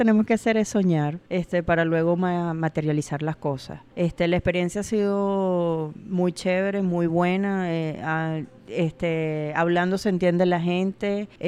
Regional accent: Venezuela; now in Chicago, United States; yo soy mitad venezolana y mitad europea y siempre me ha gustado el frío.

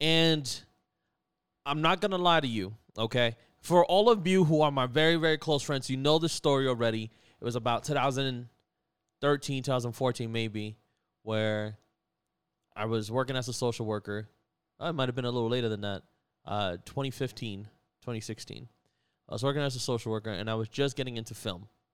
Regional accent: New York City, New York, United States; as a Latino from the Bronx, right? Like, I'm not from Washington Heights. I grew up literally, like, blocks away from Washington Heights. I went to school blocks away from Washington Heights.

